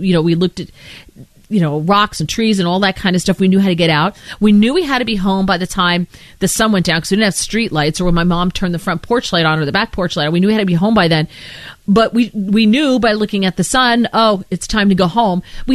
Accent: East Coast, United States; And because growing up on the East Coast, if you're heading north, the ocean is on your right.

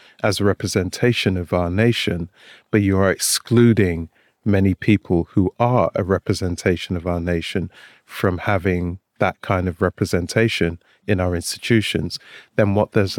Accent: London, United Kingdom; As a kid growing up in Shepherd's Bush, West London, big up West London. Now I live in North London, so big up North London.

